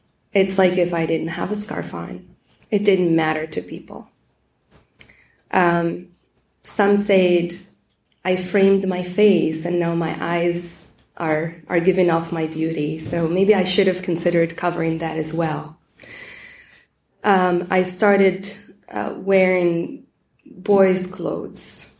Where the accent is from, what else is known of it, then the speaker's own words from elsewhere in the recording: Morocco; born there; English is a second language; I was born in Morocco.